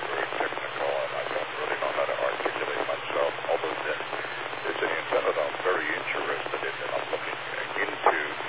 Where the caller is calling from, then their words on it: Kingsburg, New Jersey, United States; And I'm speaking from Kingsburg, New Jersey, County of Monmouth.